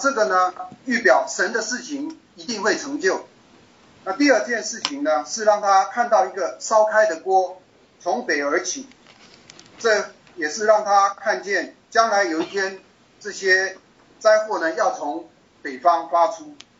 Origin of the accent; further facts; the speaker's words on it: Canada; 我是加拿大的